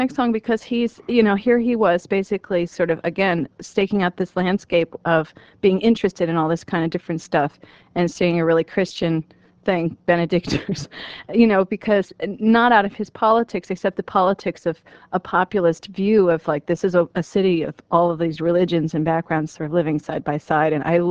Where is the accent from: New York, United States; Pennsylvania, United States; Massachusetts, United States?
New York, United States; growing up in New York, you know, when people talk about folk music being protest music, political music